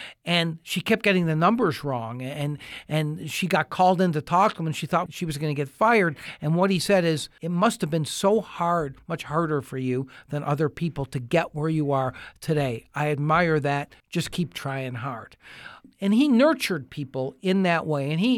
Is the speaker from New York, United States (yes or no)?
yes; Buffalo, New York, United States; See, I'm from Buffalo, New York, and I thought I'd be out in Vegas for couple of years max